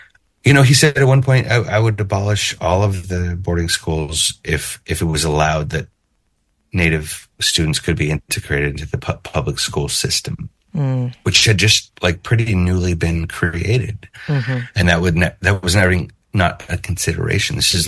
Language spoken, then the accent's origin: English; Oakland, California, United States; And so I grew up in Oakland, which is super diverse, and on a street that every other kid that I knew came from a biracial family.